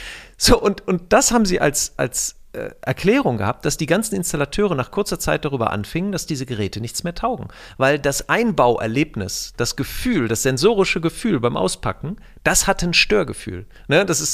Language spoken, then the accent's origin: German; North Rhine-Westphalia, Germany; ich komme ja hier aus dem Bergischen Land